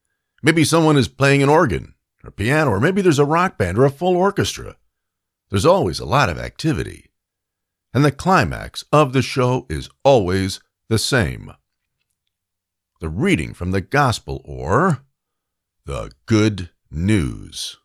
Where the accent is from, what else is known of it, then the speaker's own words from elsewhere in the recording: New York, United States; Yes, that's a Yiddish word. I'm from New York, and I know lots of Yiddish words.